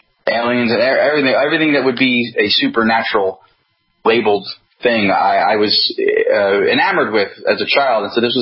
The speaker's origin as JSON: {"language": "English", "region": "New Jersey", "country": "United States", "also_born_or_lived": "Los Angeles", "said": "So I'm from New Jersey, which is where I am back living now. But at the time I began doing anything with paranormal stuff, I was living in Los Angeles for 14 years."}